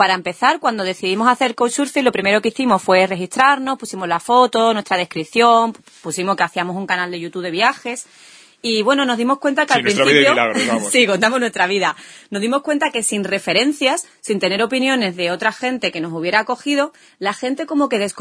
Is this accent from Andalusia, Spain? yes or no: yes; Cádiz, Andalusia, Spain; yo soy de Cádiz